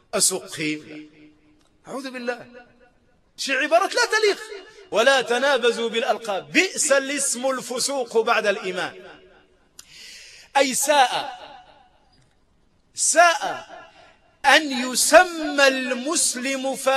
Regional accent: Morocco; وإحنا بالعامية كنقولوا التبرقيق، بالعامية عندنا في المغرب نقولوا فلان برقاق

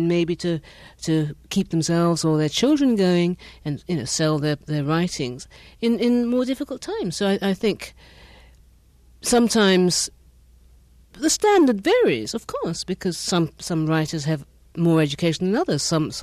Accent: Ghana; born there; I'm African, but I'm African from a lot of different places, although I was born in Ghana.

